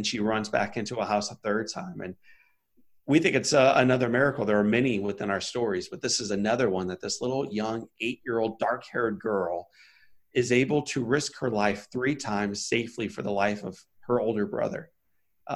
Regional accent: Town and Country, Missouri, United States; We grew up in Town and Country. Right at 270 in Clayton Road, had a golden retriever, had a wonderful upbringing.

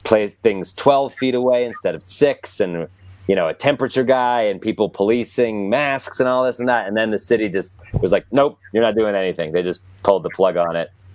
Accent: United States; I like American comedy. I'm an American comedian

